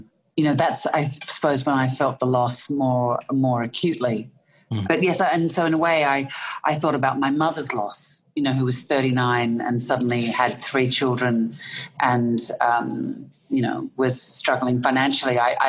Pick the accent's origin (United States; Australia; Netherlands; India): Australia; Melbourne, Victoria; born there; I was born in Melbourne in Australia.